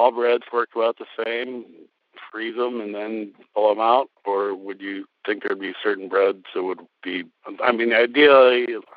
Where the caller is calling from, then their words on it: Madison, Wisconsin, United States; I'm calling from Madison, Wisconsin.